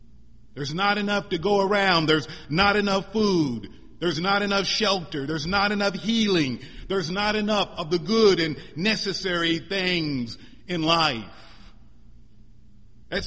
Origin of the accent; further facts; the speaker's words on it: Missouri, United States; I remember experiencing that abundance as a teenager growing up in Missouri.